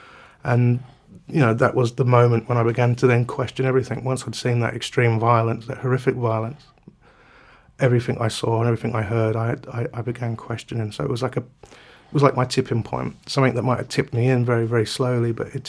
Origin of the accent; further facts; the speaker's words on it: London, United Kingdom; Growing up in South East London with three brothers, living on a council estate